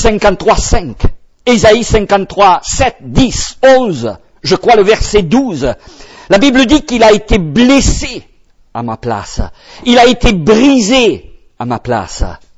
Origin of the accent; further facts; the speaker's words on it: Toulouse, Occitanie, France; Je viens de Toulouse